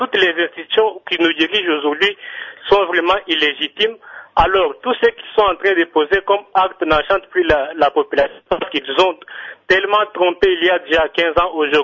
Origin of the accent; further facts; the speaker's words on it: Luiza, Kasaï-Central, DR Congo; Parce qu'ici, chez nous, au Kassai, par exemple, je prends par exemple mon territoire de Luisa